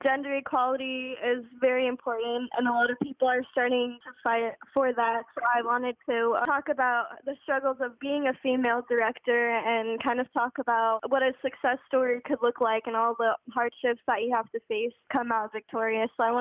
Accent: Apple Valley, California, United States; I'm from Apple Valley, California.

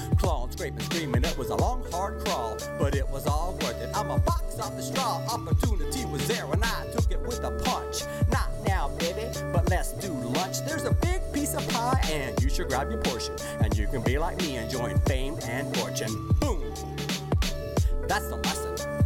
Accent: Texas, United States; accent: Texan twang; now in California, United States; So I'm from Texas. And when I first moved to California, I was twanging and like little accent.

